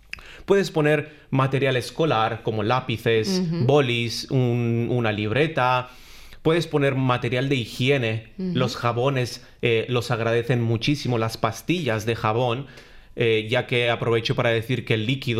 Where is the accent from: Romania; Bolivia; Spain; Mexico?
Romania; Stei, Bihor County; Spanish is a second language; vengo de Rumanía. Vengo de un pueblo llamado Stei que, bueno, no vivía yo en una familia de las más adineradas del pueblo. De hecho, pasábamos algunas necesidades cuando yo era niño.